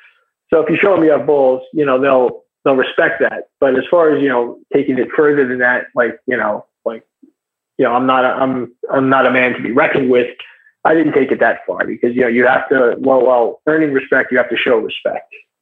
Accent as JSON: {"language": "English", "country": "United States", "said": "So it's just because I'm American, I'm a white guy, you know, I have to be a potential CIA agent."}